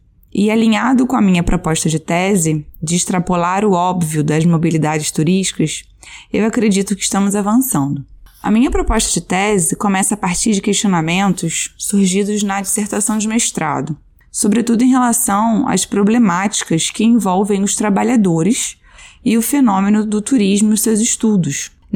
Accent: Rio de Janeiro, Brazil; Bem, eu sou carioca, fiz a graduação em turismo e mestrado em turismo

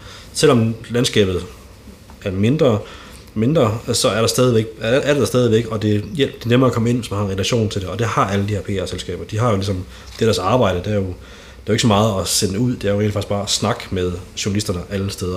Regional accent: East Jutland, Denmark; jeg kommer selv fra Jylland, så hvis jeg var band, så vil jeg da helt godt gå til mine lokale kanaler i Østjylland, hvor jeg kommer fra.

